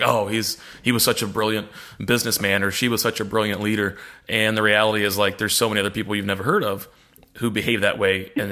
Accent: Missouri, United States; I'm from Missouri.

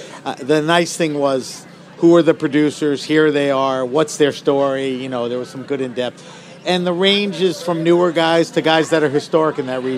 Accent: New York, United States; So we're in Charleston. I'm from New York.

